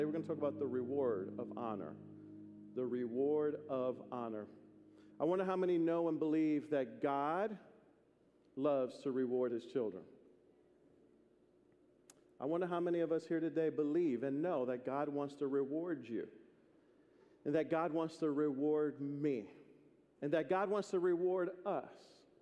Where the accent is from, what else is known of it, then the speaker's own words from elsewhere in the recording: Bronx, New York, United States; Fourth grade, I grew up in the Bronx, and we had a graduation.